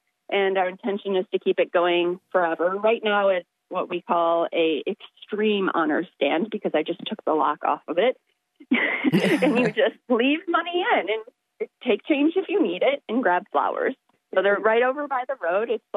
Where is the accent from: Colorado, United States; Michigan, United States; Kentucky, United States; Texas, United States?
Michigan, United States; Big Rapids; So myself, I grew up in, I like to call it Podunk, but I grew up in Big Rapids, and my mom was a florist with a flower store.